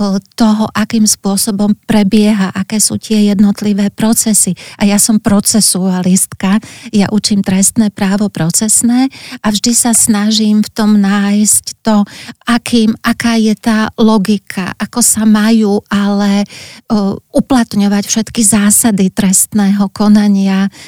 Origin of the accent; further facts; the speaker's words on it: Poprad, Prešov Region, Slovakia; moved away as an adult; now in Bratislava, Slovakia; ja som rodená Popračanka a teda v Poprade máme aj veľmi hlboké korene. Celá rodina aj z mamkinej, aj z ockovej strany.